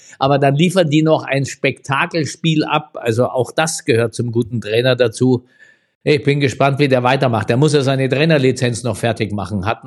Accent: Munich, Bavaria, Germany; ich als Münchner

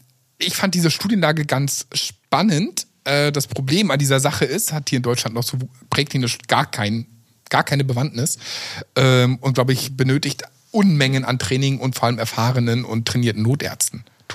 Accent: Italy; Guck mal, als Italiener, ne?

